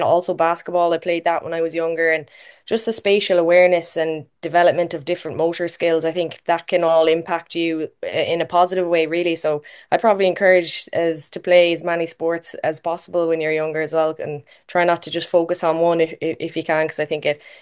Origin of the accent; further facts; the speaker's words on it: Galway, Connacht, Ireland; since I was a young girl growing up in Galway, the youngest of eight, so six older brothers and a sister as well.